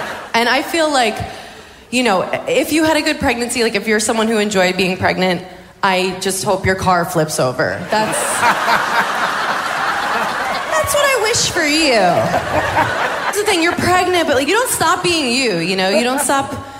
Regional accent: New York, United States; I'm from New York. All my girlfriends are from New York. We get married late there.

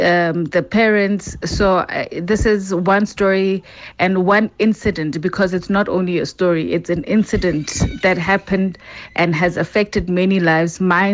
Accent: Mafikeng, North West, South Africa; I am from Mafikeng, and I know the Mbele family.

